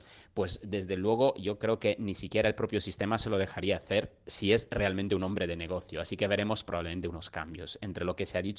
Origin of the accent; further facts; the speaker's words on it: Italy; Spanish is a second language; yo soy italiano